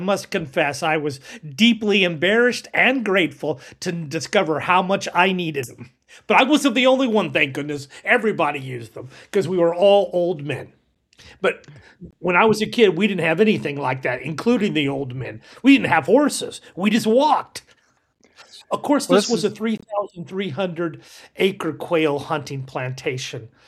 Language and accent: English; Kansas, United States; But growing up in Kansas, two of my favorite hobbies were reading Roman histories, preferably in Latin, and riding horses.